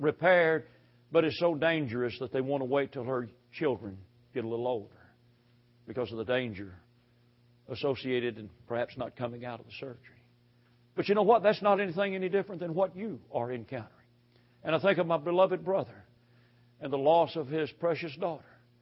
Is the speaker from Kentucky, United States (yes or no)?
yes; Louisville, Kentucky, United States; Well, I grew up in Louisville, Kentucky, and Fort Knox is just a few miles south from where I grew up.